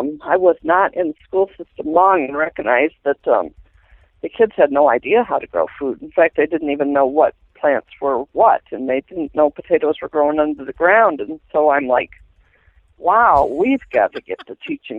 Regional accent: Michigan, United States; now in Montana, United States; No, I'm from Southern Michigan.

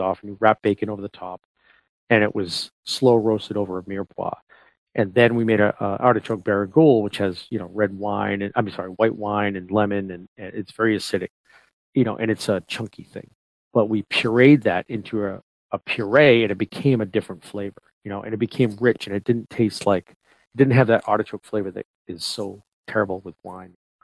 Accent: Portland, Maine, United States; I grew up in Maine and in Portland, but we had a camp up near Augusta near Damariscotta.

